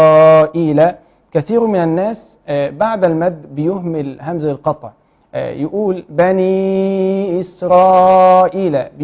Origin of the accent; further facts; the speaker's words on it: Kafr el-Sheikh, Kafr El Sheikh Governorate, Egypt; لا خالص. انا من كفر الشيخ.